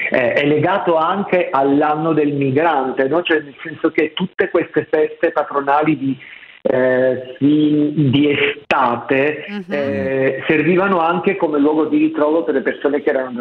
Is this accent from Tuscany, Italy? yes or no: no; Sicily, Italy; E così praticamente ritorniamo dalle mie parti, perché siamo qua in Sicilia centro-orientale